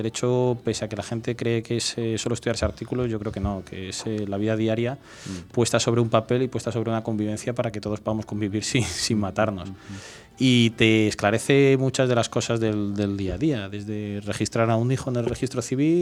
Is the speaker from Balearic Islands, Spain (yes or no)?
no; Madrid, Community of Madrid, Spain; born there; y una ciudad donde no quería, aunque yo nací en Madrid.